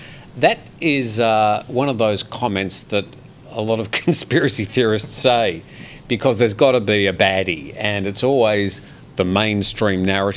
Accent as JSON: {"language": "English", "country": "Australia", "said": "even in my home country of Australia"}